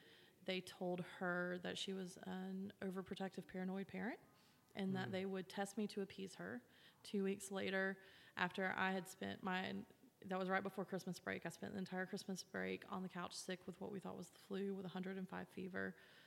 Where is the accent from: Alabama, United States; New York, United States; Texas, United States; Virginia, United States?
Alabama, United States; Huntsville; now in Birmingham, United States; I am from Huntsville originally. I have been in Birmingham about 8 years. I am in my early 30s